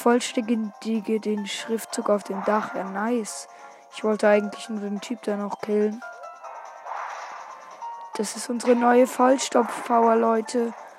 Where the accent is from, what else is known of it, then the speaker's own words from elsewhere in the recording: Germany; Doch, ich komme aus Deutschland.